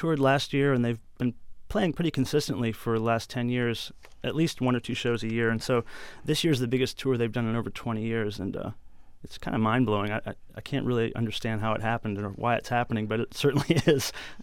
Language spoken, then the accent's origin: English; Stow, Ohio, United States; Yeah, I'm from Stowe, Ohio. They're from Akron, which is basically the same neighborhood.